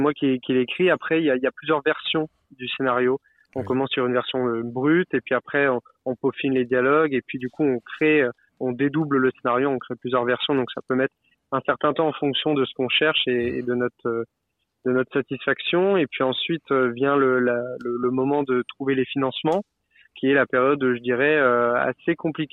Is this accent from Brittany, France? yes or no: yes; Brittany, France; parce que du coup, je suis de Bretagne, donc ça me tenait vraiment à cœur.